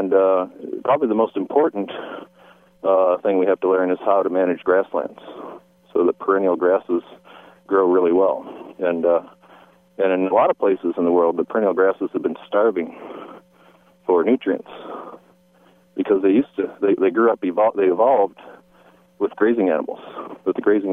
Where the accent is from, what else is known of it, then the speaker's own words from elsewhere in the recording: Pennsylvania, United States; I grew up in Pennsylvania, and I was a bird watcher as a kid.